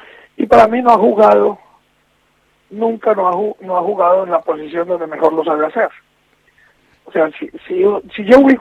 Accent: Colombia; no dejo de ser colombiano por eso, y no dejo de amar a mi país, y no dejo de sentirme orgulloso de ser colombiano, a pesar del estigma, pero soy feliz siendo colombiano y eso no lo voy a cambiar nunca.

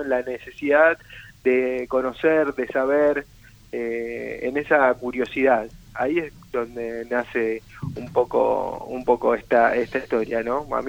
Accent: Paso de los Libres, Corrientes, Argentina; now in Buenos Aires, Argentina; yo soy de Corrientes, de Paso de los Libres, si bien ya vivo en Buenos Aires, ¿no? Y se me fue yendo la tonada. Yo soy de Paso de los Libres, Corrientes

